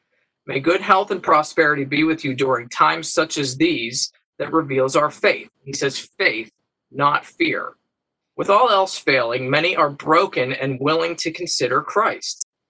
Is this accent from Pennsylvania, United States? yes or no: yes; Pittsburgh, Pennsylvania, United States; I'm from Pittsburgh, Pennsylvania.